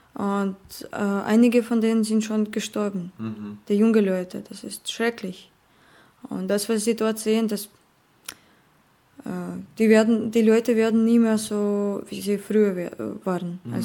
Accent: Russia; German is a second language; Also zum Beispiel als Russin, ich kann sagen

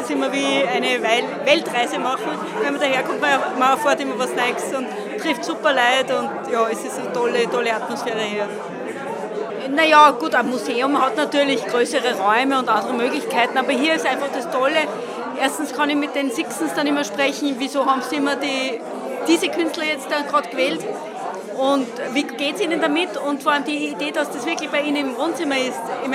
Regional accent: Altmünster, Upper Austria, Austria; Ich bin aus Altmünster. Das heißt, ist ein bisschen was zum Fahren, aber es lohnt sich jedes Mal.

